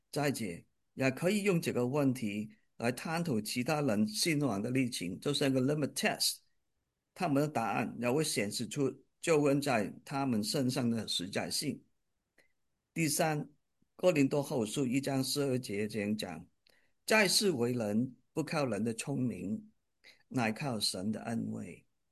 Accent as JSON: {"language": "Chinese", "country": "Hong Kong", "tie": "born or raised there", "also_born_or_lived": "Vietnam / United States", "lives_now": "Indiana, United States", "said": "我生在越南，长在香港，在美国读书，在印第安纳州成家立业，有4个儿女。"}